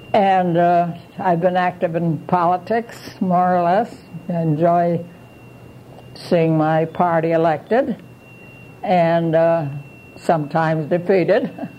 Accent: Stratford, Connecticut, United States; born there; And my birth records are in the town of Stratford, but I was born on Seaview Avenue.

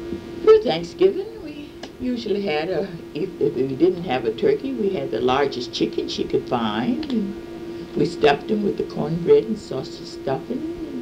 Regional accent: the South, United States; But at that time, I was newly from the South, and it was a little strange to me, because I had been used to going to schools for all black

